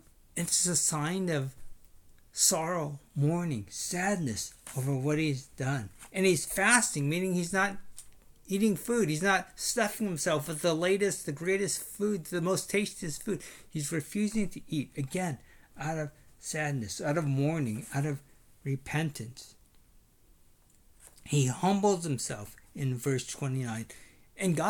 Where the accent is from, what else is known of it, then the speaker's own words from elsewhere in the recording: Sacramento, California, United States; growing up, when I was a youngster, growing up in Sacramento, one of my best friends, was an individual